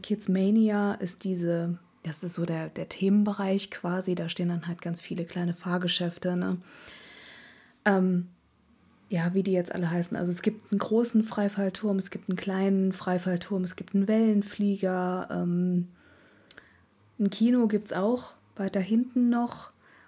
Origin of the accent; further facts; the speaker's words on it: Eifel, Germany; die Eifel bleibt in meinem Herzen, das ist meine Heimat.